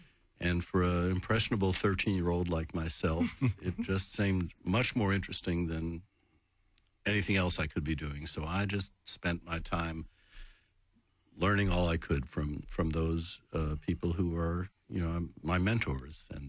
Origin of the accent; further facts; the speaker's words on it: Boston, Massachusetts, United States; also born or lived in New York; Well, I was born in New York, but grew up in Boston.